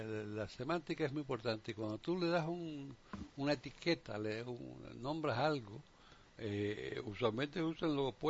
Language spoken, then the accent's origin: Spanish; Cuba; cuando yo crecí en Cuba, había muchos españoles exiliados